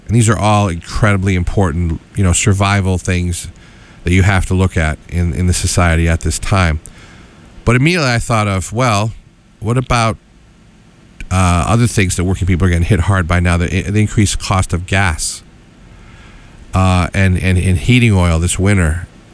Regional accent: Schenectady, New York, United States; where I grew up in Schenectady

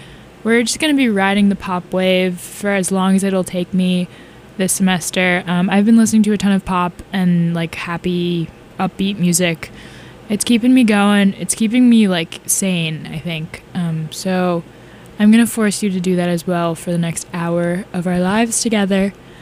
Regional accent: Philadelphia, Pennsylvania, United States; We were offered VIP tickets in my hometown of Philly by these random people, so it was definitely a scam.

